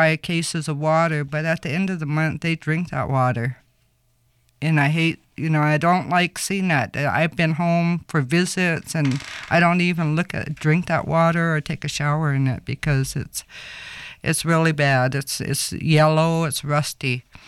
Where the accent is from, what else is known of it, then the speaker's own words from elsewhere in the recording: Montana, United States; because I'm from Montana, one of the first oil rigs was in 1954, around there. I was like 3 or 4 years old.